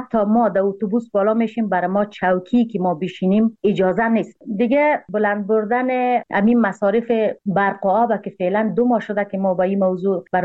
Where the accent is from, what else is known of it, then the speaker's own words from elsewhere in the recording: Afghanistan; now in Turkey; از افغانستان تا ایران قانونی آمدم، ویزا گرفتیم، امروی ویزا آمدیم. اما از ایران تا ترکیه کلن قاچاق آمدیم